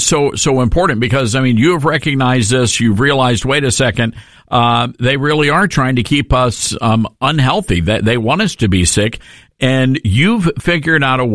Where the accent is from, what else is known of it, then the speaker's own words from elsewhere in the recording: the South, United States; because I'm from the South, but I did spend some time in Sacramento, California.